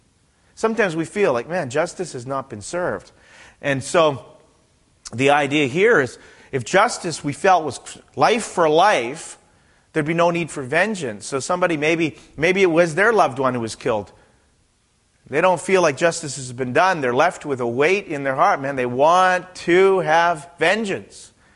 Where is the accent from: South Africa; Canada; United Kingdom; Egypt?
Canada; now in United States; You know, the funny thing is, see, I'm Canadian.